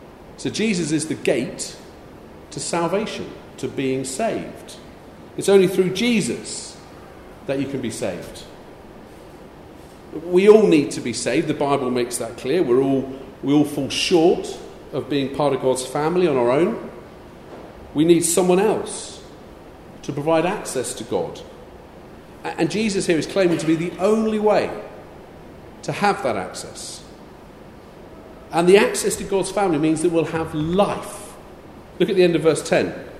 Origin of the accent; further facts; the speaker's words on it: South West England, United Kingdom; I had the privilege and the joy, in fact, of growing up in Cornwall.